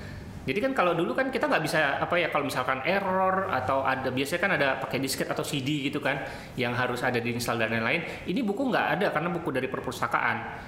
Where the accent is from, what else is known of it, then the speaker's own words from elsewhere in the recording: Aceh, Indonesia; Kebetulan saya besarnya sampai dari kecil sampai SMA itu di Aceh Utara, Lok Semanggi Aceh Utara.